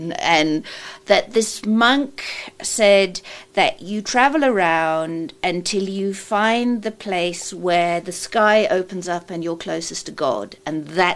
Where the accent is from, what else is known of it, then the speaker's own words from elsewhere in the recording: Oxford, South East England, United Kingdom; No, I come from Oxford.